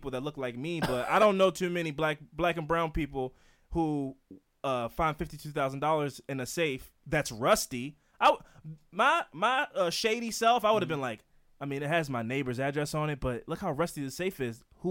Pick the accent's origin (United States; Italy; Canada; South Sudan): United States; Baltimore, Maryland; Now, you know, we're from Baltimore, right?